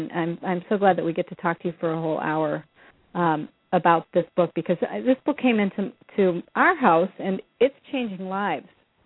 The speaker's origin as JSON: {"language": "English", "region": "Midwest", "country": "United States", "said": "I'm from the Midwest, so I want to pronounce it all fancy, like Cancher."}